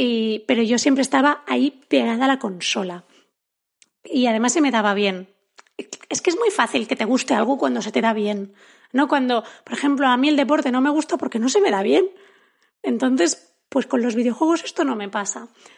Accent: Barcelona, Catalonia, Spain; A ver, también te digo, crecí en Barcelona en los 90.

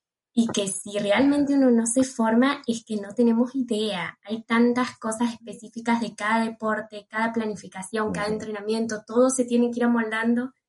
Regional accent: Argentina; now in Barcelona, Spain; soy argentina y hace ya año y medio que estoy viviendo acá en Barcelona.

